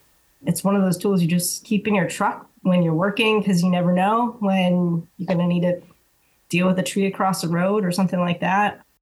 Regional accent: New Hampshire, United States; I guess the short of it is I'm from New Hampshire, born and raised here. And I was an outdoors kid growing up, you know, and ultimately ended up at the University of New Hampshire

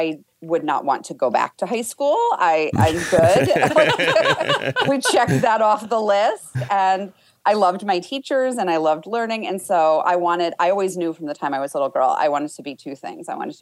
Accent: Connecticut, United States; I grew up in Connecticut, and the school I went to was fabulous.

